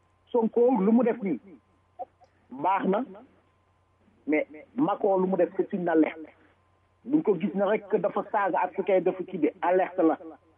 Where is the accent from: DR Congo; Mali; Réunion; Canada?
Canada; même si je suis canadien, je suis d'origine sénégalaise.